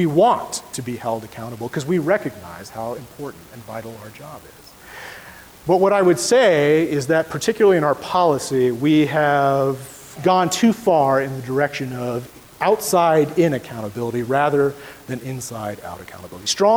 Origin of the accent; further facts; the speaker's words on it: Florida, United States; In my home state of Florida, where I grew up, teachers actually no longer have tenure.